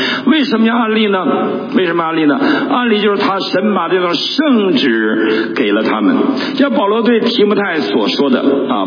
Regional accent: China; 我们做中国大陆的教会的牧师的，我们都知道我们都跟你们一样，我们生在一个文化中，我们在一个共产主义的文化中被熏陶长大

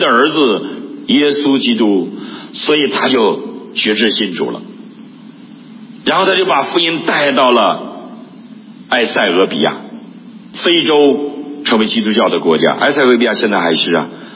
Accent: China; 因为我们大陆人不用谦卑，用谦虚，对不对？

